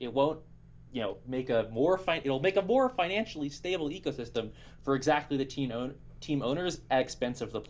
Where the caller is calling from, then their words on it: Berkeley, California, United States; Berkeley, California.